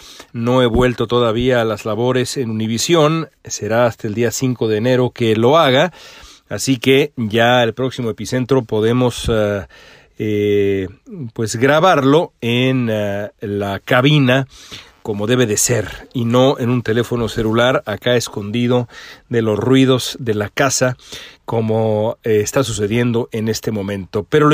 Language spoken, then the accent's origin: Spanish; Mexico; hemos visto en mi país, en México, pues mensajes equivocados